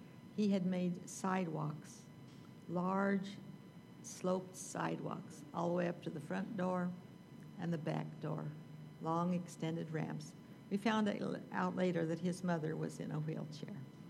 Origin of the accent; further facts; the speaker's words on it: Kansas, United States; now in Texas, United States; Little girl growing up in Kansas, and I never dreamed where God would take me.